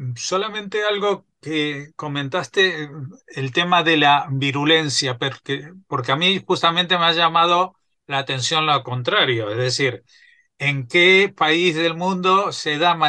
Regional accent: Argentina; nosotros dos venimos de Argentina

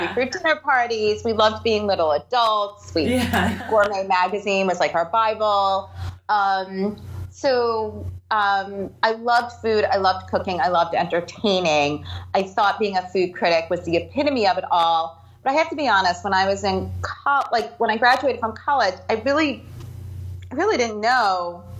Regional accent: New Jersey, United States; So I grew up in Jersey, went to school in Boston

